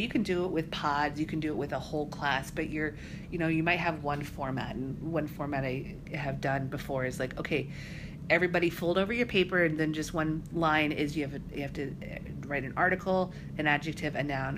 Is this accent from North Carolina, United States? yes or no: no; Colorado, United States; being able to go to these places that I had learned about growing up in Colorado was such a privilege